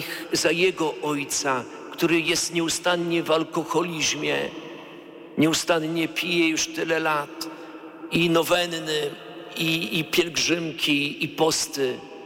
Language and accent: Polish; Białystok, Podlaskie Voivodeship, Poland; bo pochodzę z Białegostoku